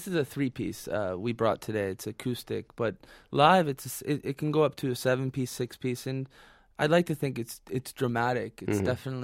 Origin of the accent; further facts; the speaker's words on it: Florida, United States; now in New York, United States; I grew up in the States. Mm-hmm. I grew up in Florida, ended up going to school right outside the city, and been in New York for the last 10 years.